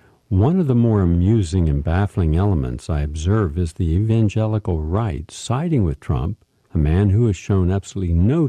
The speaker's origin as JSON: {"language": "English", "region": "Appalachia", "country": "United States", "also_born_or_lived": "Wheeling / Parkersburg / Steubenville", "said": "I lived in Wheeling, West Virginia. I lived in Parkersburg, West Virginia. I come from Appalachia."}